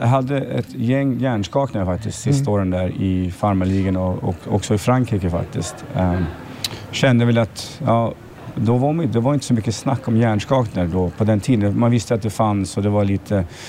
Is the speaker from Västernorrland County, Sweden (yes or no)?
no; Södertälje, Stockholm County, Sweden; Jag växte upp i Södertälje.